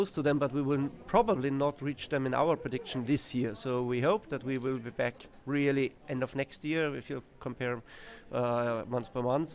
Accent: Germany; English is a second language; I'm taking off my home country, Germany, rail is quite much more reliable

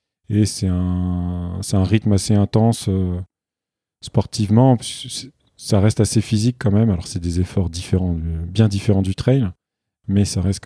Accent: Île-de-France, France; Donc, je suis né en Île-de-France. Donc, j'ai grandi dans un milieu plus qu'urbain.

